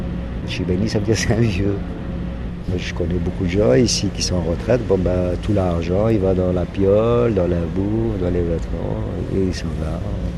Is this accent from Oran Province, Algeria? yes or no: yes; Oran, Oran Province, Algeria; Moi, bah, je suis natif d'Oran. Tous les oranais viennent ici pour avoir des nouvelles du pays.